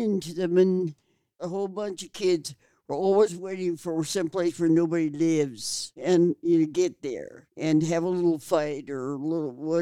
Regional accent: San Francisco, California, United States; born there; I know about the Sunset, although I was born in the Market.

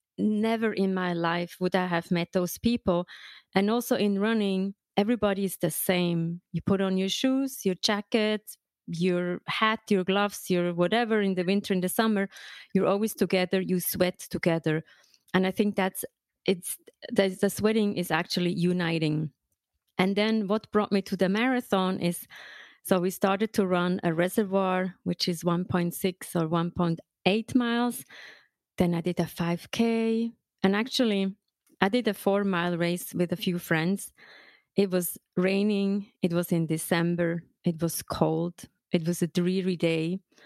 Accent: Switzerland; now in New York, United States; So I grew up in Switzerland, 20 minutes away from the mountains, the skiing mountains.

